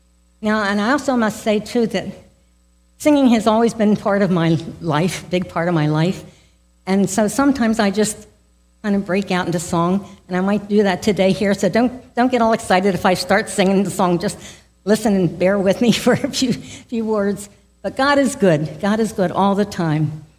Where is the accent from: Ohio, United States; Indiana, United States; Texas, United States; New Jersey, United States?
New Jersey, United States; also born or lived in South Dakota / Okinawa / Saudi Arabia; So now, I grew up in South Jersey. I lived there most of my life, but I also lived in South Dakota, Okinawa, Saudi Arabia.